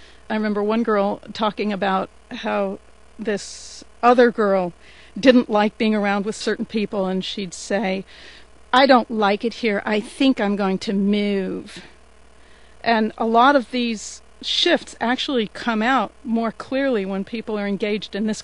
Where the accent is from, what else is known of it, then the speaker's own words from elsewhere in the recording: New Jersey, United States; now in California, United States; when I was in high school, you could tell I was from New Jersey.